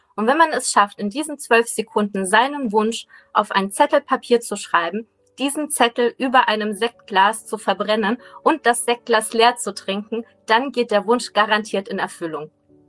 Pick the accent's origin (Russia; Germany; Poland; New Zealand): Russia; born there; German is a second language; Ich bin nämlich gebürtige Russin